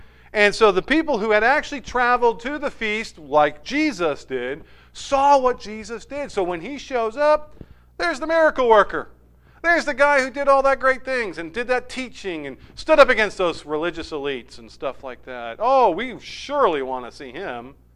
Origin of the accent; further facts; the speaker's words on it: New Hampshire, United States; also born or lived in Worcester; I grew up here. 35 years of my life has been in New Hampshire, easily. I'm a New Hampshire person. I'm a New Hampshireite. I was born in Worcester, Mass.